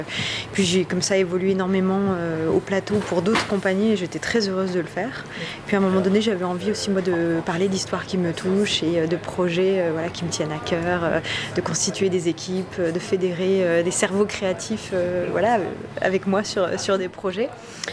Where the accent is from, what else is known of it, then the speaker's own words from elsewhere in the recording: Épinal, Grand Est, France; je suis originaire d'Épinal. Ouais, je suis née à Épinal, j'ai fait ma scolarité là-bas. Je suis venue à Nancy aussi faire 2 ans d'études à l'université de lettres.